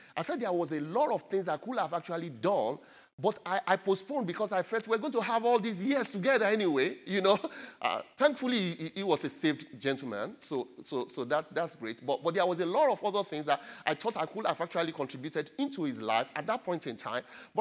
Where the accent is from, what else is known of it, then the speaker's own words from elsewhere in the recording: Nigeria; the government of my home country, Nigeria.